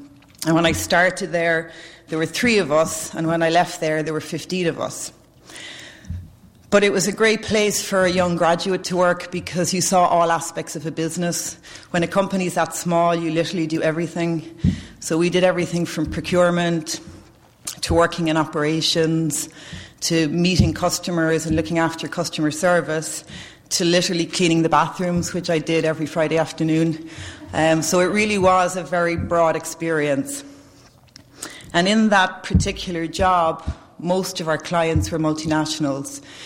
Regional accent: Ireland; you'll probably gather from my accent that I'm not from Boston. I'm not even from the US, so I was born in a little island on the far side of the Atlantic Ocean called Ireland, with about 6 million people, and I grew up there and I went to college there.

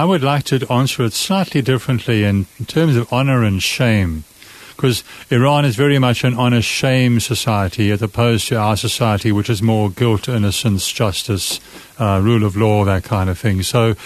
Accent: South Africa; accent: South African; now in United States; The accent is a South African accent. I like to say I'm from this part of North Carolina now, but nobody believes me, even though I've lived here almost 20 years.

